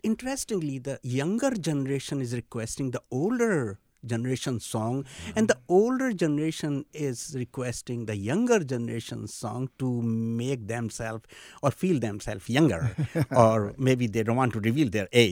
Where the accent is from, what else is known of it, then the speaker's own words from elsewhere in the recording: India; I'm from South Asia, as in, you know, I'm from India. I grew up as a minority.